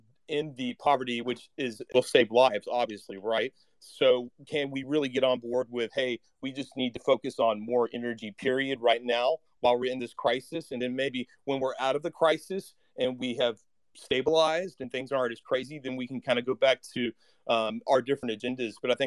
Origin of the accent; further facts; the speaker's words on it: Houston, Texas, United States; I'm definitely from Houston, as you can tell